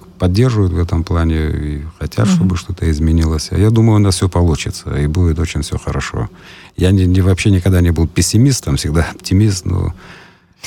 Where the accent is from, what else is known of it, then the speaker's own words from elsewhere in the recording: Ochamchire, Abkhazia, Georgia; Я в Чамчирис, я коренной в Чамчирис, я там жил всю жизнь. Вырос в этом городе, закончил школу и всех знаю